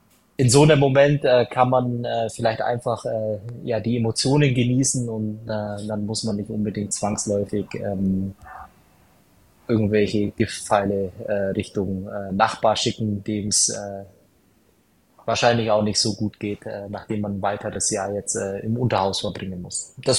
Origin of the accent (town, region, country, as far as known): Bavaria, Germany; born there; now in Düsseldorf, Germany